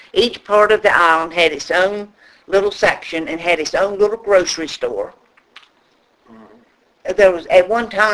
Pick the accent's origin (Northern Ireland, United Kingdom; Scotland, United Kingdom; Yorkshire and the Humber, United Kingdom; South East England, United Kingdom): Scotland, United Kingdom; Yeah, we're Scottish, so I mean that probably might have been has, you know, some bearing on it.